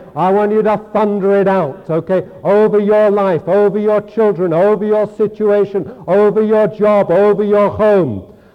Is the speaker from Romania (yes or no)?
no; England, United Kingdom; I'm English and strange